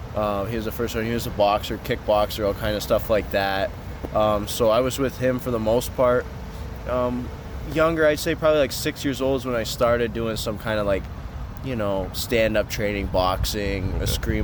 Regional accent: Harrow, Ontario, Canada; Growing up in Harrow, there wasn't a whole lot to do.

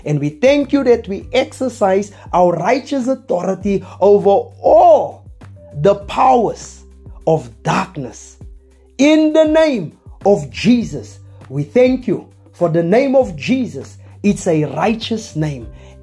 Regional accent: Roodepoort, Gauteng, South Africa; from Roodepoort.

